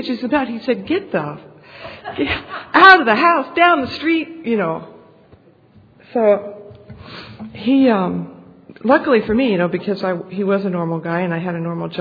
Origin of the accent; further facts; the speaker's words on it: New York, United States; now in Australia; And I immigrated to Australia from New York, right?